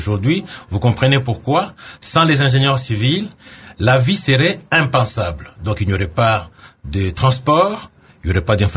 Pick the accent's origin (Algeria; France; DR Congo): DR Congo